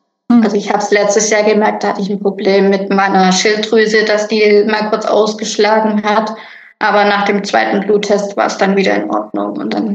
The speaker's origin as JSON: {"language": "German", "town": "Marktstadt", "country": "Germany", "tie": "born or raised there", "said": "ich bin in Marktstadt aufgewachsen und bei uns war die Natursaftfirma Schöneberger direkt vor der Haustür."}